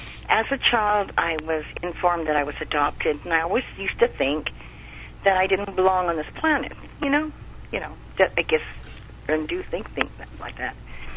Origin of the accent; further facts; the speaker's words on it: Montreal, Quebec, Canada; I was brought up on the West Island of Montreal.